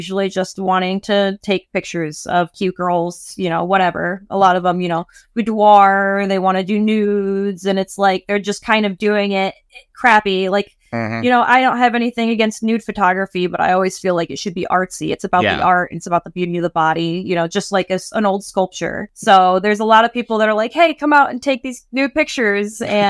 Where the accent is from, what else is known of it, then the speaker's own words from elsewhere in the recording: Michigan, United States; And I went to a fine arts camp in Michigan because I'm originally from Michigan.